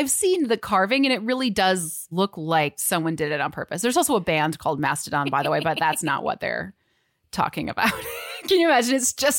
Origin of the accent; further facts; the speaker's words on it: Midwest, United States; And I'm from this area. I'm from the Midwest, and I had never heard of this before.